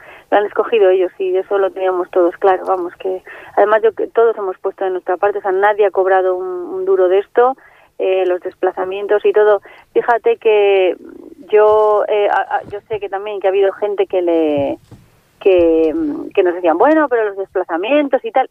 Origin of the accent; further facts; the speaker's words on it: Santander, Cantabria, Spain; El domingo estoy en mi tierra, en Santander, en Escenario Santander.